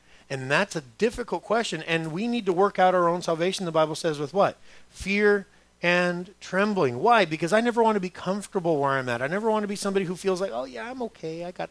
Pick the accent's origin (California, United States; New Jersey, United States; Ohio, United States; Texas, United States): California, United States; Los Angeles; I grew up in East LA. I still go over there all the time. I'm there every week.